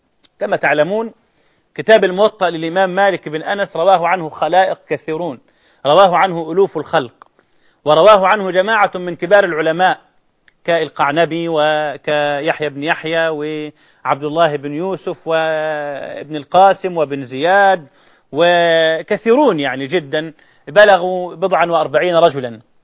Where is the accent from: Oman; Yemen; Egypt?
Egypt; الطالب اللي بيقرأ والشيخ بيسمع بصحله كما يقولون عندنا في مصر